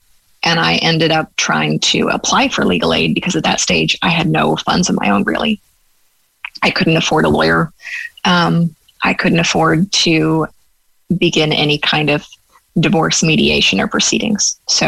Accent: Los Angeles, California, United States; moved away as an adult; now in Ireland; I grew up in Los Angeles. I'd never seen a cow before. And I thought farming was romantic. And then I got to West Cork

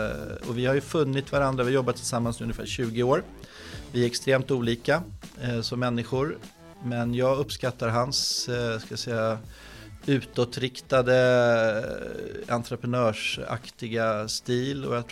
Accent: Stockholm, Stockholm County, Sweden; Men jag är ju söderkille från början, så jag är uppvuxen på Södermalm.

